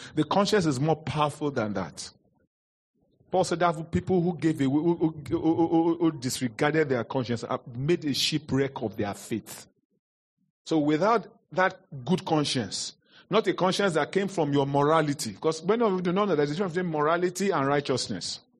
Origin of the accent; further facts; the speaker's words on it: Lagos, Nigeria; Years gone by, when I was young, I lived in Lagos. In case many of you don't know, I was born in Lagos.